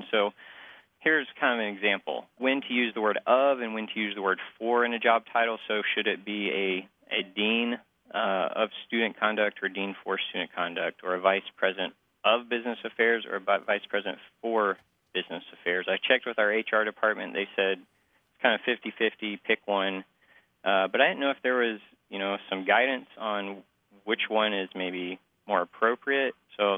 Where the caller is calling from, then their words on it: Noblesville, Indiana, United States; I am calling from Noblesville, Indiana.